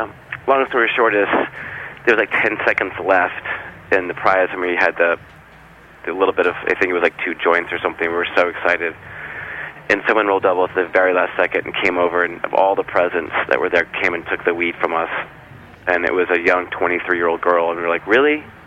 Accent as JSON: {"language": "English", "town": "Washington", "region": "District of Columbia", "country": "United States", "tie": "born or raised there", "said": "And I grew up in Washington, D.C. and had some roots and some ties to Discord"}